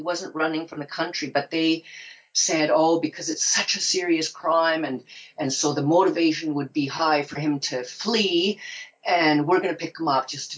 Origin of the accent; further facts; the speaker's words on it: Canada; I'm a Canadian. I flew back home to Canada after we put that video on the internet.